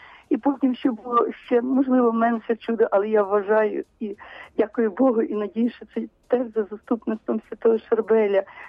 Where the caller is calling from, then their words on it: Kyiv, Ukraine; місто Київ, Сережечка.